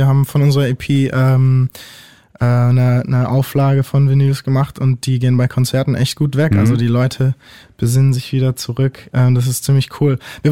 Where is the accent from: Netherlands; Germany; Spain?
Spain; Balearic Islands; mein Vater ist Spanier, ich bin auf Mallorca aufgewachsen und bin da oft.